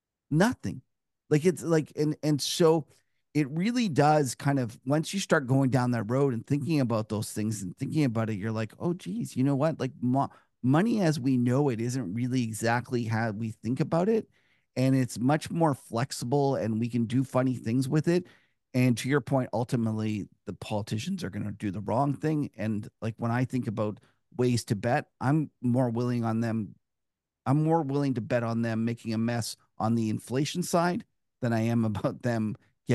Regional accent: Canada; In Canada here, I'm a Canadian

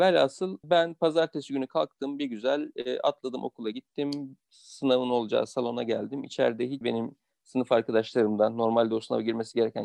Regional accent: Izmit, Kocaeli, Turkey; also born or lived in Ankara, Turkey; 84, Ankara doğumluyum. Hatırladığım bütün hayatım boyunca, yani yaklaşık 4 yaşından beri İzmit Kocaeli'de ikamet etmekteyim. Bütün eğitim hayatımı burada tamamladım.

